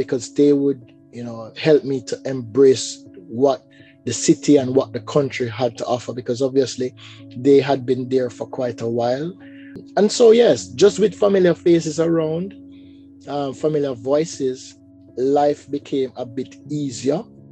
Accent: Jamaica; So far, you know, as Jamaican, you say, oh, Europe is so far away. The US is just right there, but Europe is just so far away.

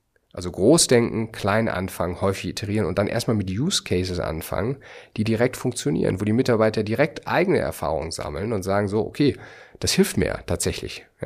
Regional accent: North Rhine-Westphalia, Germany; Ich bin ja Kind des Ruhrgebiets

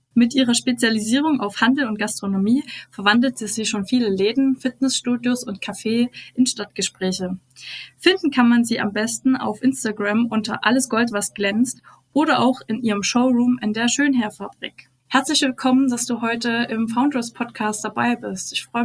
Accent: Schleiz, Thuringia, Germany; ich bin aus Thüringen, aus Schleiz, um genau zu sein.

